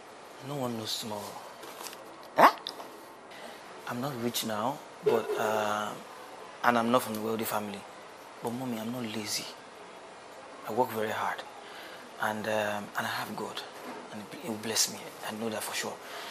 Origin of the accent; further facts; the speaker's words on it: Lagos, Nigeria; I'm from Lagos.